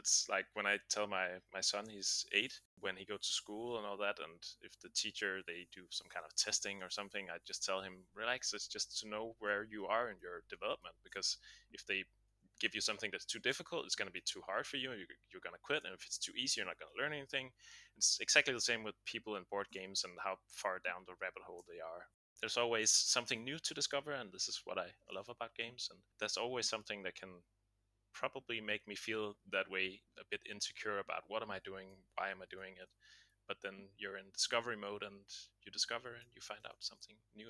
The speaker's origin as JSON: {"language": "English", "country": "Denmark", "said": "Yeah, so I'm from Denmark"}